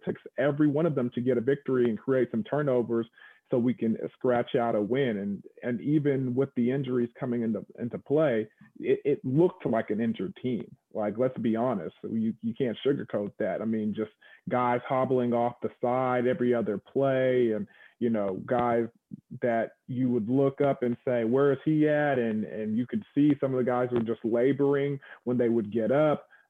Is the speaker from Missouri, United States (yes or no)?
no; Texas, United States; I mean, growing up in Texas, I mean, I've talked about this before.